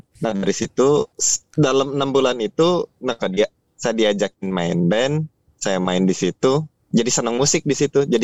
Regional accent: Bandung, West Java, Indonesia; Iya, saya dari Bandung. Saya mulai main band itu pas lulus SMA.

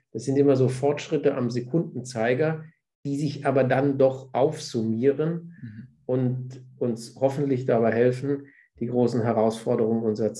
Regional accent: Wertheim, Baden-Württemberg, Germany; also born or lived in Konstanz; Ich bin die ersten 10 Jahre aufgewachsen in Wertheim am Main, also in Tauberfranken, dort, wo die Tauber in den Main mündet. Da war mein Vater Gemeindepfarrer in dem Vorort Bestenheid.

